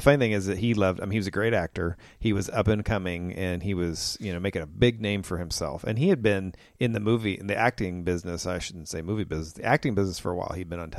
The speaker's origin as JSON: {"language": "English", "town": "Kokomo", "region": "Indiana", "country": "United States", "said": "which I'm from Kokomo, so that's not very far."}